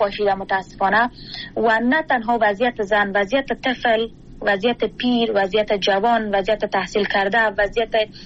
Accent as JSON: {"language": "Persian", "region": "Kabul", "country": "Afghanistan", "moved": "yes", "said": "ما مکلف و مجبور برازی شدیم که باید شهر کابل را یا افغانستان را رها بکنیم به خاطر زنده ماندن خود."}